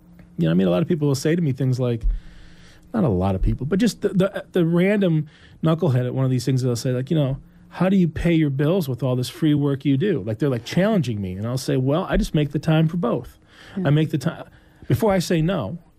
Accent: Midwest, United States; But as a Midwesterner, I will never indulge

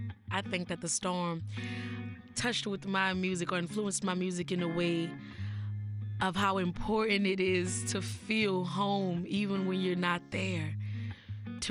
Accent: New Orleans, Louisiana, United States; I started mixing in music with my poetry because I guess I was born in New Orleans, and being around people like … we always mixed our music with our poetry because it was where we were from.

